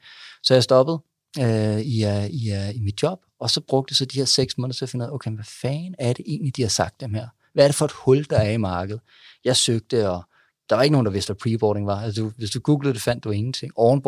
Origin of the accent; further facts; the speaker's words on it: Gilleleje, Capital Region of Denmark, Denmark; jeg kommer sådan set fra noget så eksotisk som Gilleleje. Det er jo Nordsjælland, vil man sige. Men det er så meget nord, at det på ingen måde er eksklusivt. Altså, det er tørreis, det er Pup Maxi, det er 6.000 indbyggere, det er en sommerferieby